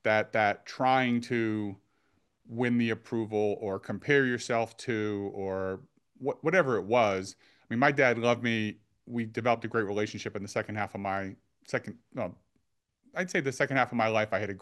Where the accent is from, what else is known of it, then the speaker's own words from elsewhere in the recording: Providence, Rhode Island, United States; some of the audience knows that I grew up in Providence, Rhode Island, which is relatively small. You know, it's the smallest state in the country here in the US.